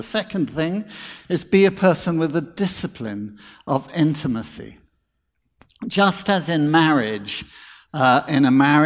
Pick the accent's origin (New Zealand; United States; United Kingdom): United Kingdom; I'm British.